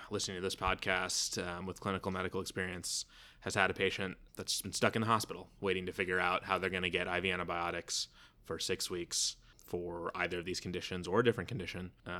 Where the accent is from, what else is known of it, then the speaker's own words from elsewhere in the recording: New Orleans, Louisiana, United States; now in Nashville, United States; I grew up in New Orleans, went to college at Harvard, went to med school at Penn in Philadelphia, and now I've been in Nashville for the last 2 years